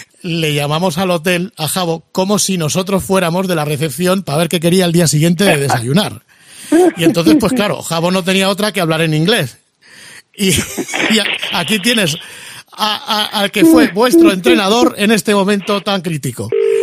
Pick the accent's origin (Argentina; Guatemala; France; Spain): Spain; Zaragoza, Aragon; Que yo no me lo sé, soy de Zaragoza.